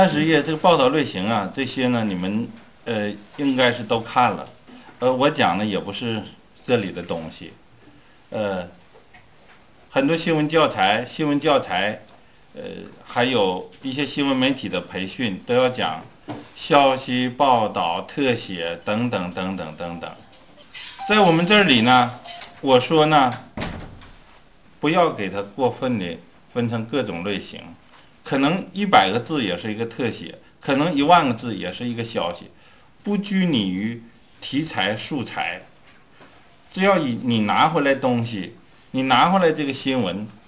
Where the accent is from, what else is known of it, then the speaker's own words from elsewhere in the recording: China; 我们中国人呢也好用